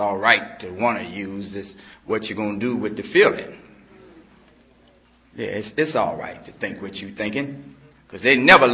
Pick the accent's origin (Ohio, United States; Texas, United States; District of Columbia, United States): District of Columbia, United States; Washington; I'm from Washington, D.C., but I'm a Dallas Cowboy fan.